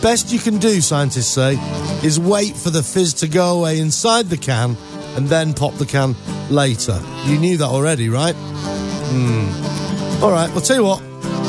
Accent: United Kingdom; moved away as an adult; now in United States; Because I'm British, you see. This is a classic sort of cultural difference. And I've been here for 15 years, I should know this.

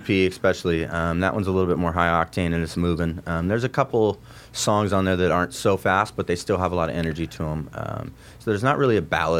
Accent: Nebraska, United States; born there; I was born in Nebraska, believe it or not.

